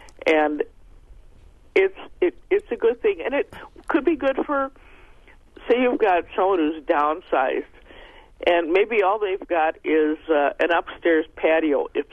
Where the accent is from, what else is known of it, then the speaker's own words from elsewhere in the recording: Wisconsin, United States; And the first thing I did, because we're from Wisconsin, I called, and most of the pictures they had in their advertising were Florida and Arizona, and I said, look, it freezes